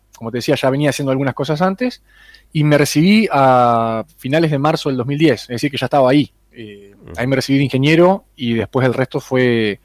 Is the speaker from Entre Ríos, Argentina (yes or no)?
yes; Aldea San Antonio, Entre Ríos, Argentina; born there; yo soy nacido en Aldea San Antonio, departamento de Gualeguaychú, allá por el 87, es decir que tengo 33 años, no recién cumplidos, pero casi.